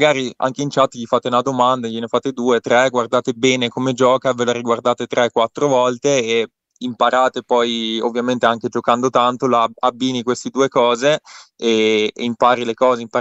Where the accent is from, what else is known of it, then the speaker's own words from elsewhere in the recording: Verona, Veneto, Italy; ma io sono di Verona, quindi non so se conoscete